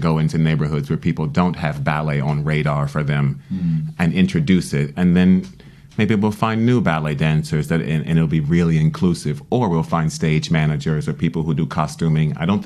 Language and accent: English; Washington, District of Columbia, United States; So as a child, I was growing up in Washington, D.C., and you go to schools depending on your neighborhood.